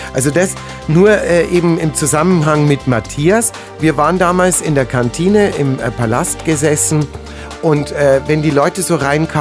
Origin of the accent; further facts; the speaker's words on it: Munich, Bavaria, Germany; born there; da bin ich natürlich ein gebürtiger Münchner.